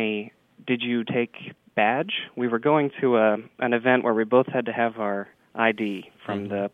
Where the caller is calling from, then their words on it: Little Rock, Arkansas, United States; I'm calling from Little Rock, Arkansas.